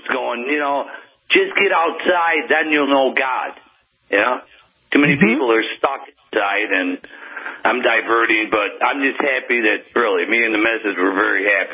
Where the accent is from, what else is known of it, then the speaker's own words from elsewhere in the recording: Rochester, New York, United States; I grew up in Rochester. I'll try to make it quick. I've been born in the late 50s, grew up in the 60s and 70s.